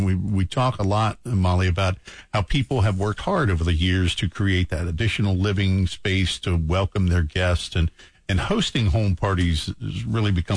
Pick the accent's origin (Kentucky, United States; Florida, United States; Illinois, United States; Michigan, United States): Kentucky, United States; And I'm from Kentucky, so we're used to doing shots at beers.